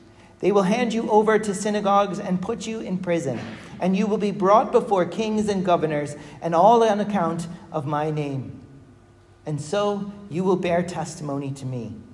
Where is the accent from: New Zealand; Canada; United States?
United States; I remember growing up in America, we had a natural cave near our house